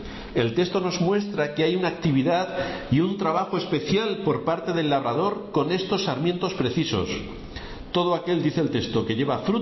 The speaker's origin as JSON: {"language": "Spanish", "town": "Valdepeñas", "region": "Castilla-La Mancha", "country": "Spain", "tie": "born there", "said": "porque nací en Valdepeñas, que es la cuna del vino en toda Europa casi y parte del más allá."}